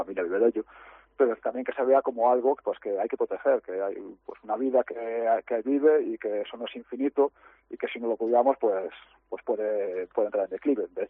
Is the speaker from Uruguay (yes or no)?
no; Galicia, Spain; en Coruña, en la Ría de Ares, bueno, es de donde yo soy, pues por toda esa zona del norte también tengo algunas de las imágenes del vídeo.